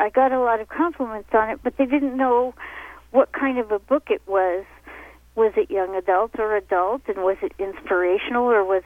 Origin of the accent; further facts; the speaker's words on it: Colorado, United States; also born or lived in Chicago; I was born in Chicago, but I don't really claim that because my parents were from Colorado and they got homesick and moved back before I'm old enough to remember being anywhere else.